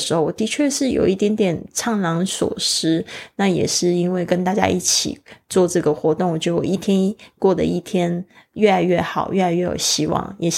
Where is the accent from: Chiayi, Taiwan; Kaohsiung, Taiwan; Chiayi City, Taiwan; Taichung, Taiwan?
Kaohsiung, Taiwan; 我回到了就是我的老家高雄，现在没有父母